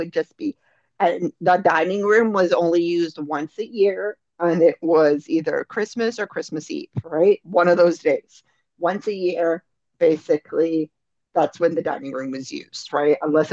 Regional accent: Canada; I didn't grow up in Portugal. I grew up in Canada, right?

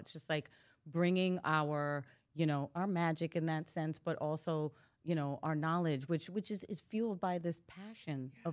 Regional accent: Dominican Republic; Yeah, where are you from? I'm Dominican.

